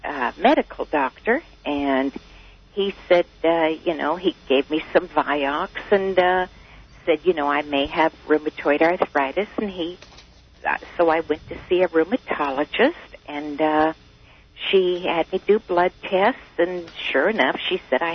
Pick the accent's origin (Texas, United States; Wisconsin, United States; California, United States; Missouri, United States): California, United States; Well, I'm a homemaker. I'm from the San Gabriel Valley.